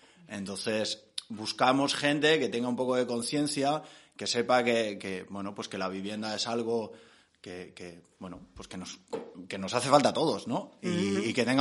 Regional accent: Catalonia, Spain; pero yo, que soy catalán, no he conocido ninguna tierra

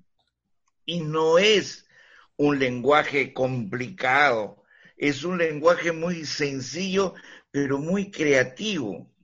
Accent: Callao, Peru; en el Callao, donde pues yo soy chalaco.

